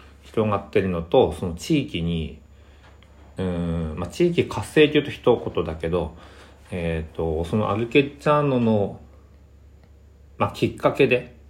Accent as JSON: {"language": "Japanese", "region": "Yamagata", "country": "Japan", "said": "今回は僕たちね、山形出身なんですけど、"}